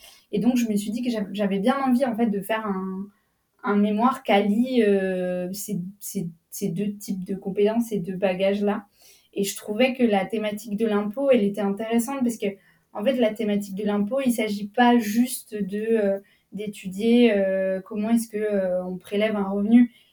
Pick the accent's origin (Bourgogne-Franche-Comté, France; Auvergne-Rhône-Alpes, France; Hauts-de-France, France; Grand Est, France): Bourgogne-Franche-Comté, France; moi, je viens de la région de Franche-Comté, qui est une région transfrontalière avec la Suisse.